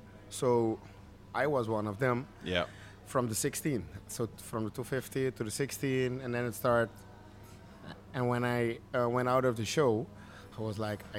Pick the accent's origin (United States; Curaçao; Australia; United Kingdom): Curaçao; I think growing up in Curacao or growing up on an island, it's very different than growing up in the Netherlands or growing up in Europe or like places like it's cold, you know.